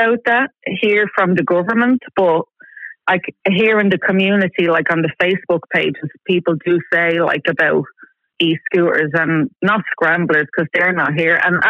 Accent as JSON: {"language": "English", "town": "Finglas", "region": "Leinster", "country": "Ireland", "moved": "yes", "said": "And I'm from Finglas and I'm coming home in 4 weeks from today. I'm coming home for 5 weeks and I can't wait."}